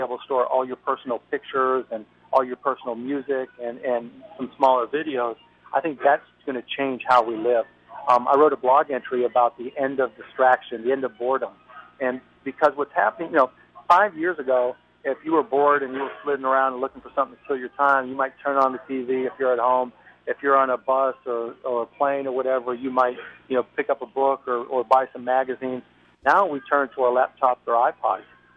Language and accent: English; Pittsburgh, Pennsylvania, United States; The Steelers, baby. I grew up in Pittsburgh.